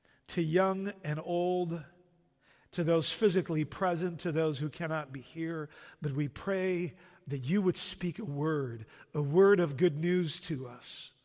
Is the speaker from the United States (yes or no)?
no; Netherlands; English is a second language; Growing up in the Netherlands, I was more or less raised to believe that everything you needed to know about the world, you could learn from soccer.